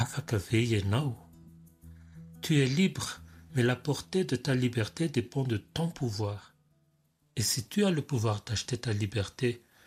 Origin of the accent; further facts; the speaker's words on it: Madagascar; first language Malagasy; French is a second language; J'aimerais vous parler d'une langue qui me tient particulièrement à cœur, le malgache. C'est ma langue maternelle